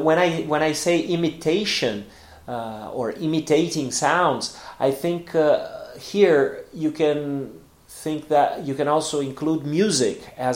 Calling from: Porto Alegre, Rio Grande do Sul, Brazil; English is a second language

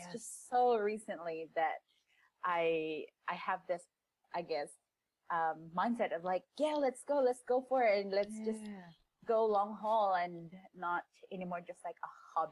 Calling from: Wellington, New Zealand; It's standing to its reputation, i.e. being windy Wellington.

